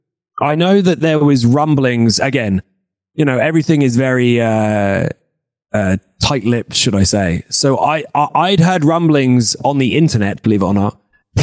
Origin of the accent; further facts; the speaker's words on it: United Kingdom; especially as a British lad growing up, you know, you want to be a footballer 9 times out of 10.